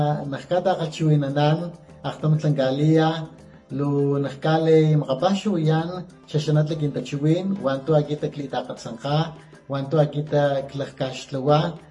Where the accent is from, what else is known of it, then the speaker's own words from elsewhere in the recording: Ixtepec, Puebla, Mexico; soy poeta de origen totonaco y soy del municipio de Ixtepec, Puebla.